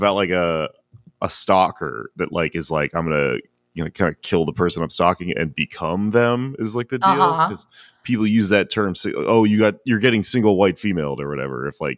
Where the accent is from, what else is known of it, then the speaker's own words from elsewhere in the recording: Texas, United States; I spent a lot of my childhood in a bayou because I grew up in East Texas.